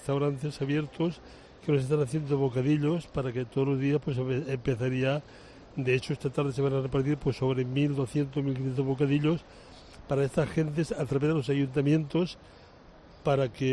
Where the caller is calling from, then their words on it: Valencia, Valencian Community, Spain; deciros que en Valencia una cosa sí que es verdad, y es que la gente de Valencia es muy solidaria, está al 100% en todo, aquí hay verdadera escuela de gente